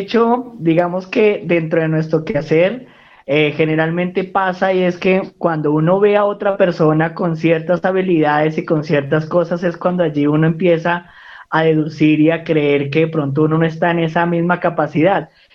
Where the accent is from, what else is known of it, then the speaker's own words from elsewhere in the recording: Bogotá, Colombia; Yo soy acá de Bogotá. Mi mamá es de Falan, Tolima, y mi papá es del Guamo, Tolima.